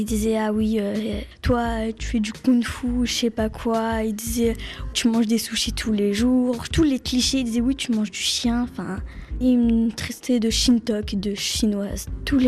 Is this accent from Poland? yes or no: no; Vietnam; now in France; j'ai 11 ans et je suis en 5e C. Je suis vietnamienne